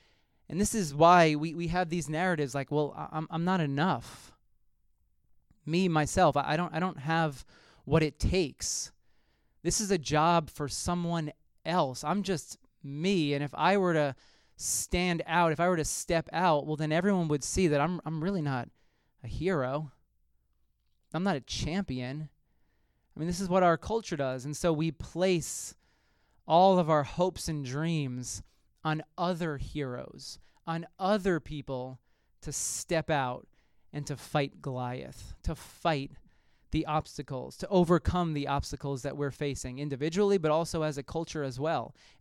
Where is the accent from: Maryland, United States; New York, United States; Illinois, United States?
New York, United States; accent: New York; My accent from 2006, I don't know where it's such a strong New York accent. I sound like a completely different person.